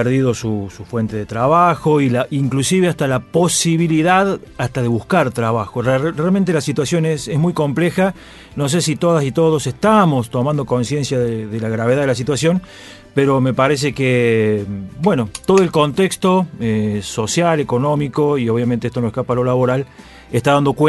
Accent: San Carlos Minas, Córdoba, Argentina; como es el caso de, bueno, San Carlos Mina, mi pueblo

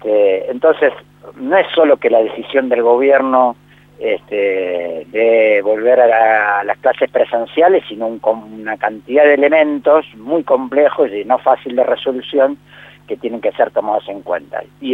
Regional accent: Buenos Aires, Argentina; Yo soy de provincia de Buenos Aires

